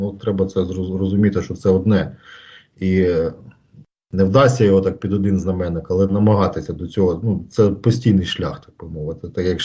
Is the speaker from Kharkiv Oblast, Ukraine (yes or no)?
no; Luhansk, Luhansk Oblast, Ukraine; born there; Я народився в Луганську.